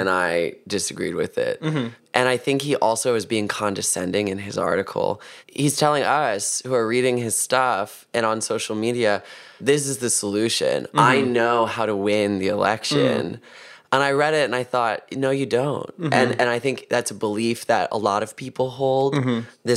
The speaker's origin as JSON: {"language": "English", "region": "Virginia", "country": "United States", "lives_now": "New York, United States", "said": "And I moved here from Virginia."}